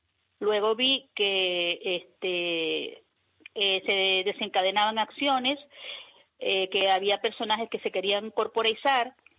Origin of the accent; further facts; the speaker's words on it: Venezuela; now in Spain; porque soy de Venezuela, aunque ya tengo 7 años aquí en España.